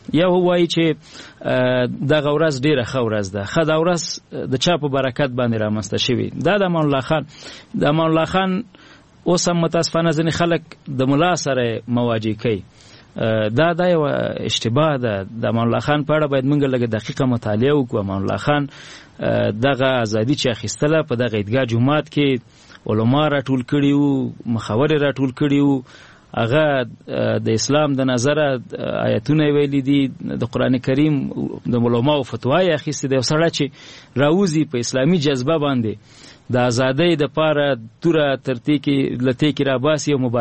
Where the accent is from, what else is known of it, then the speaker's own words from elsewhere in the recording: Nangarhar, Afghanistan; زه د ننګرهار ولایت یم،